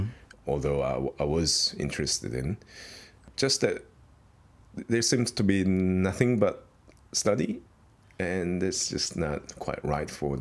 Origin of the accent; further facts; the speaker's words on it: Seoul, South Korea; I grew up in Seoul, Korea.